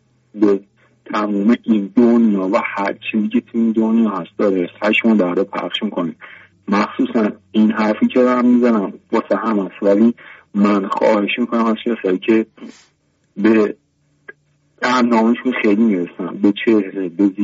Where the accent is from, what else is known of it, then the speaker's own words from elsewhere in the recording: Isfahan, Iran; moved away; اهل اصفهان هستم، چند سالیه که کلا مهاجرت کردم و بلوش 32 سالم هست.